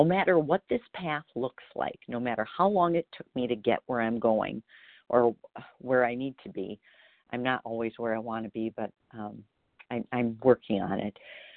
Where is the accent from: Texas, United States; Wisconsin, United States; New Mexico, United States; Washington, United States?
Wisconsin, United States; I'm from Wisconsin.